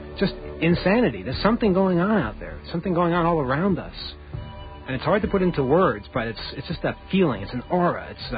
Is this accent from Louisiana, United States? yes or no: no; New York, United States; You ever wake up and realize, hey, I'm from Fisherville, I'm from Butterfuco Land. I'm from where the garbage barge came from, you know?